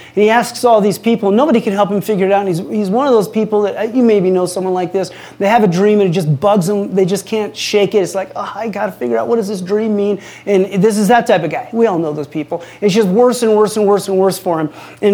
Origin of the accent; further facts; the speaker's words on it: Utah, United States; And this large family, as you can imagine, we're from Utah, so we know large families.